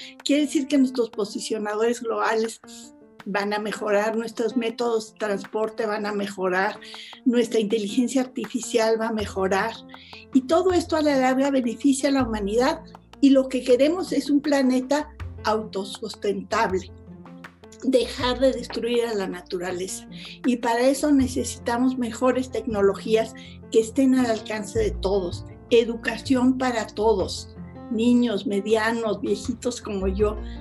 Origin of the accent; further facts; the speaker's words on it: Mexico; la manera de pensar que tenemos tanto hombres como mujeres mexicanos es diferente a la de otros países.